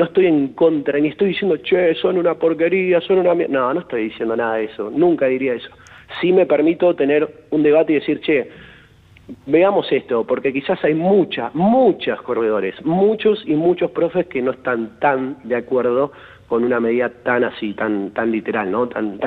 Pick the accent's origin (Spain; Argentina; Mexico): Argentina; ¿Por qué vamos a cambiar la cultura argentina, esta tan linda que tenemos nosotros, que somos latinos, que no somos Nueva York, que no somos Yankee